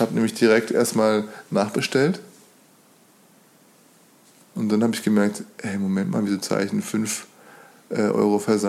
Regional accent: Spain; German is a second language; ich würde sagen als Spanier

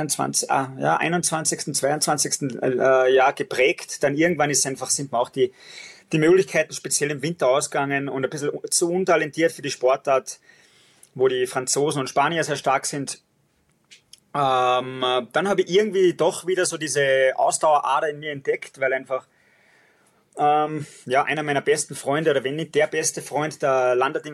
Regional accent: Leogang, Salzburg, Austria; ich komme aus dem Salzburger Land. Das ist ja nicht unbedingt typisch von der Region, wo ich herkomme, aus Leogang, dass man da Straßenläufer ist.

